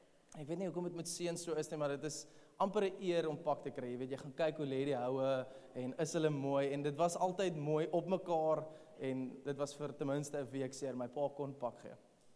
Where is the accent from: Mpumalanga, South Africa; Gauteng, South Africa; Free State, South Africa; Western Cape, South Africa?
Western Cape, South Africa; Stellenbosch; Okay, ek kom uit Stellenbosch uit